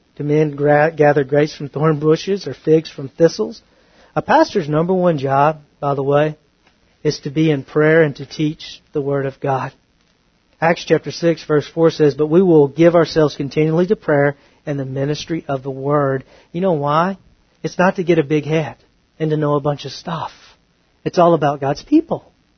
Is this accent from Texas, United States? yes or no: yes; Texas, United States; I'm a country boy, man. I'm from East Texas.